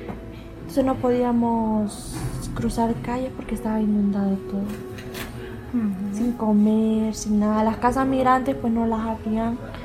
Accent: Honduras; now in Mexico; Pues yo salí el 2 de noviembre de Honduras. Pues quería venir a ver a mi mamá. Pues recorrí todo el camino hasta llegar a México.

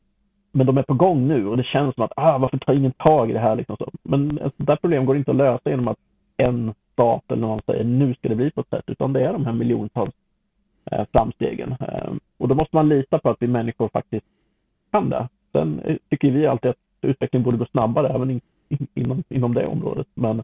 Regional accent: Örebro County, Sweden; Jag är ju närking i grunden.

